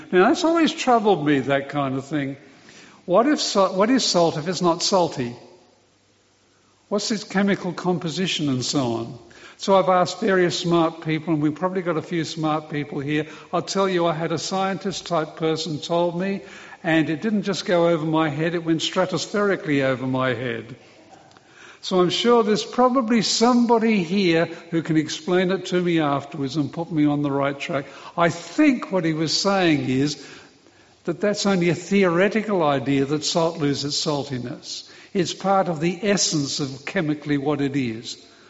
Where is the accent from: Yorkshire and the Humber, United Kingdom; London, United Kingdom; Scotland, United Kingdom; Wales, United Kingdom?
London, United Kingdom; I grew up in London, in the inner suburbs of London, went to school there, and it was sort of on the borderline with Cockney territory.